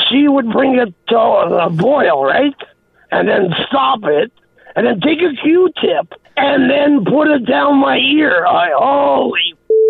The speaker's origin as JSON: {"language": "English", "country": "Portugal", "said": "remember, now I'm from Portugal."}